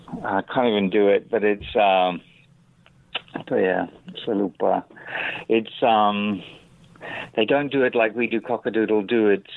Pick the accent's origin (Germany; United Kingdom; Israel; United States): United Kingdom; also born or lived in Indonesia; No. I'm British, but I lived there for a long time. I lived there when I was in my 20s.